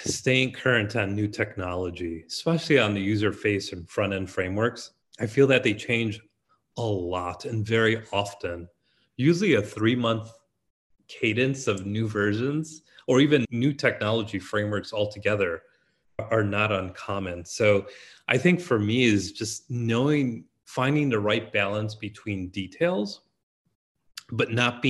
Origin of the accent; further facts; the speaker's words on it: Chicago, Illinois, United States; Born and raised in Chicago of Mexican immigrant folks, I went to school at UIC